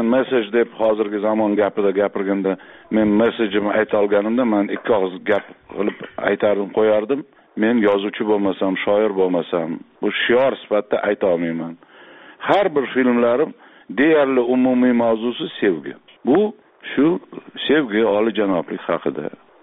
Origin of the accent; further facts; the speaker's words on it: Tashkent, Uzbekistan; men Eski shaharda katta bo'lganman, Chuvalach ko'chasida